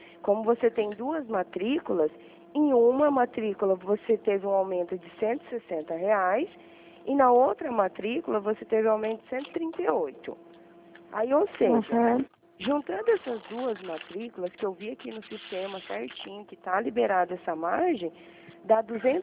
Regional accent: Dourados, Mato Grosso do Sul, Brazil; No caso, eu trabalho aqui em Dourados. Eu sou de Dourados.

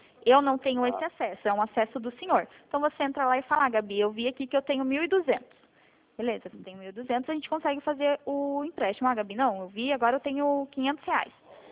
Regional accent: Paraná, Brazil; Não, eu não sou de São Paulo, eu sou do Paraná.

